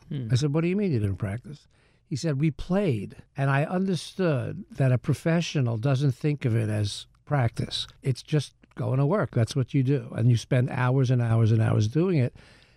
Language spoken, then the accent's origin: English; Ardsley, New York, United States; also born or lived in Bronx; We moved from the Bronx when I was about 7 and a half to a town called Ardsley. I went to the Ardsley school system. I think our address was Hartsdale, but I basically grew up in that town, Ardsley, for 10 years.